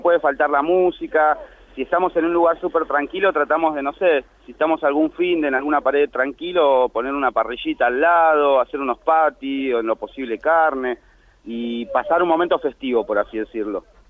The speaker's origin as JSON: {"language": "Spanish", "town": "Ituzaingó", "region": "Buenos Aires Province", "country": "Argentina", "said": "Soy de Ituzaingó, pero bueno. Padua no me molesta tampoco."}